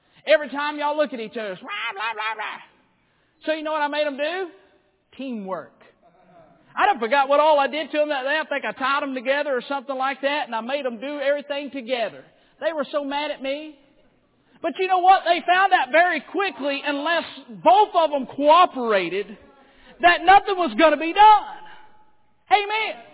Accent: Alabama, United States; I was from Alabama, Florida side of the world. I was different.

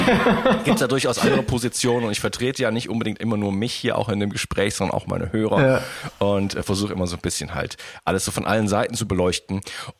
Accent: Wuppertal, North Rhine-Westphalia, Germany; wenn ich zum Beispiel nach Wuppertal fahre. Jetzt nichts gegen Wuppertal, meine alte Heimatstadt.

